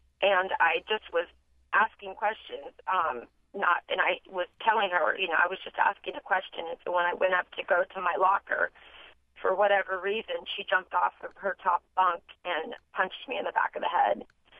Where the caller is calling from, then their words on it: Sacramento, California, United States; I'm from Sacramento, California